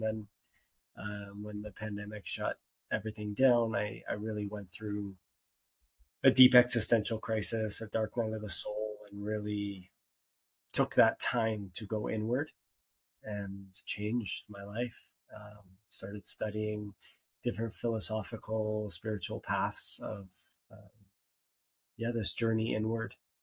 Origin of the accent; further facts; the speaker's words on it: Toronto, Ontario, Canada; now in Costa Rica; I'm originally from Toronto, Canada. I live in Costa Rica with my wife, Mariana. I grew up, I was born and raised in Toronto.